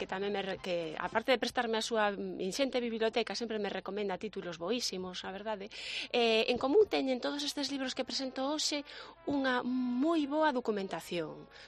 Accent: Galicia, Spain; Xa non só como galego

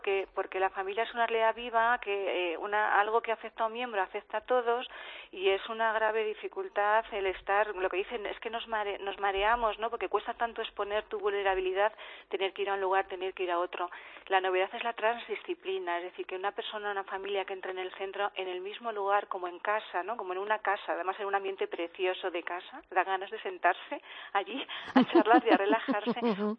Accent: Valladolid, Castile and León, Spain; now in Madrid, Spain; yo que sabes que soy de Valladolid y ahora estoy aquí en Madrid llevando este programa

